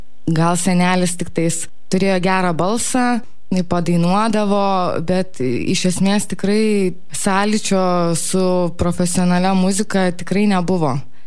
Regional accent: Mažeikiai, Telšiai County, Lithuania; born there; Pati aš esu gimus Mažeikiuose.

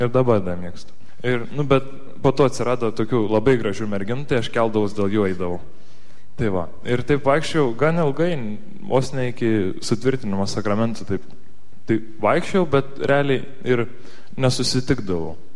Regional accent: Šiauliai, Šiauliai County, Lithuania; born there; Gimiau aš Šiauliuose

